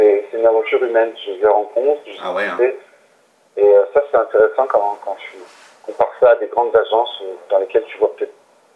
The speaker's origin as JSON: {"language": "French", "country": "France", "moved": "yes", "lives_now": "North America", "said": "Moi, j'ai quitté la France il y a 15 ans."}